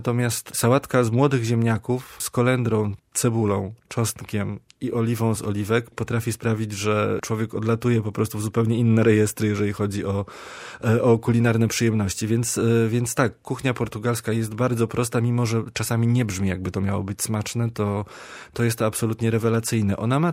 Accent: Kraków, Lesser Poland, Poland; W Lizbonie również w sezonie dokucza duża ilość turystów, ale ja jestem z Krakowa

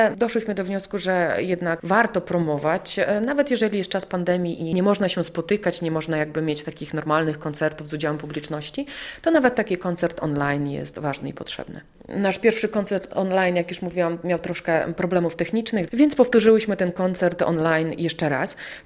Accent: Podlaskie Voivodeship, Poland; jesteśmy z Podlasia. I zazwyczaj śpiewamy po białorusku, ale też znamy pieśni właśnie w języku ukraińskim, a także w języku rosyjskim

